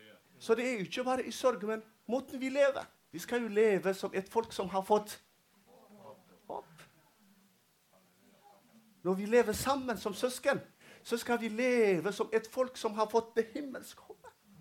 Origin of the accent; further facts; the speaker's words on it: Eritrea; Norwegian is a second language; now in Norway; jeg er fra Eritrea, og det er noen her, kanskje la oss si, fra Etiopia. Vet du hva? Når vi kom til Norge